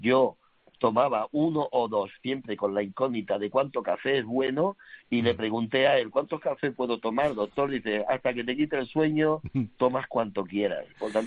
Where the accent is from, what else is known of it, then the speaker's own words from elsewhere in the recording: Cádiz, Andalusia, Spain; yo soy de Cádiz. Yo nací de Cádiz. En Cádiz. Pero a mí me gusta toda España. Soy amante de España al 100%.